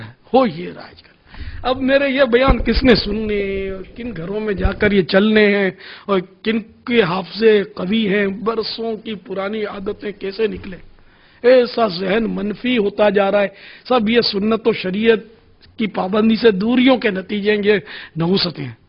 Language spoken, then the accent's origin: Urdu; Pakistan; born there; میں اگرچہ پاکستان میں پیدا ہوا ہوں, کتیانہ کبھی گیا نہیں, لیکن ظاہر ہے ہمارے ماں باپ تو وہیں کے تھے.